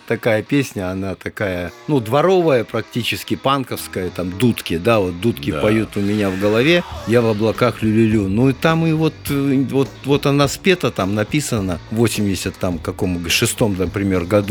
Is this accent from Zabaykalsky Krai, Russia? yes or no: yes; Zabaykalsky Krai, Russia; now in Moscow, Russia; Ну, что я с провинции? Это я с Забайкалья.